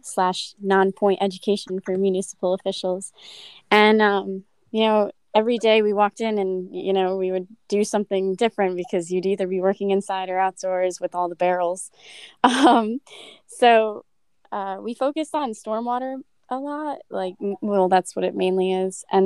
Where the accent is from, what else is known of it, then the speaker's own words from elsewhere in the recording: Stafford, United States; so my hometown, Stafford, which was very fun and exciting to even meet my mayor